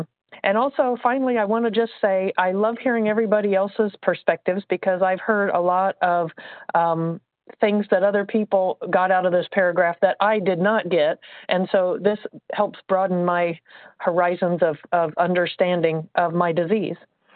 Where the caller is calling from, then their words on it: Indiana, United States; I'm calling from Indiana.